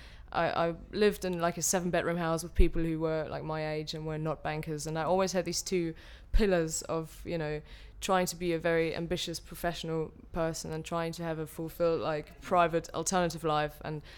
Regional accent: Dortmund, North Rhine-Westphalia, Germany; moved away as an adult; now in London, United Kingdom; Okay, yeah, so I'm German, so I was born in Dortmund and, yeah, stayed there till I was 18, then I studied in a different German town, so I came here to London with 22 after studying and for my first job

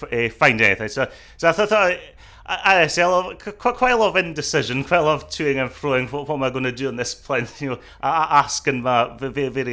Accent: Dundee, Scotland, United Kingdom; I've born and brought up in Dundee. I've moved back home after university.

